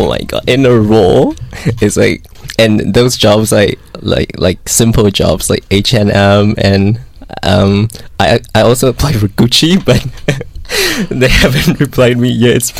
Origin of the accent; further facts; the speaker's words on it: Taiwan; because I'm from Taiwan, but our official name is not Taiwan, our official name is Republic of China.